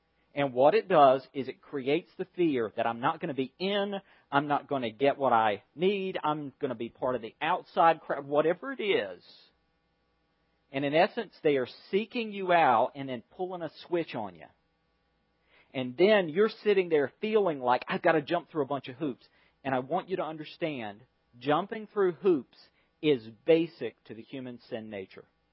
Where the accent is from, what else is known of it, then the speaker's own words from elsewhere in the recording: the South, United States; accent: Southern; Now, I have a southern accent. It's one of my great prides. I love my southern accent.